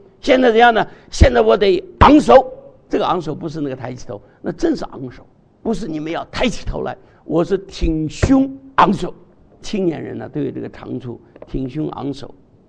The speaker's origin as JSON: {"language": "Chinese", "country": "China", "said": "这个亭子绝不是我们中国人的亭台楼阁"}